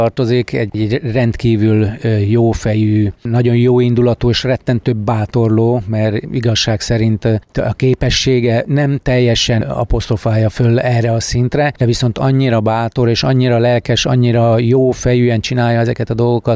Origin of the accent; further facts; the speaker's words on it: Kiskunhalas, Bács-Kiskun, Hungary; én is ízig-véri kiskunhalasi vagyok, én is a város szülötte vagyok, igaz, hogy voltak évek, amikor ugye távol voltam a várostól, de hazatértem.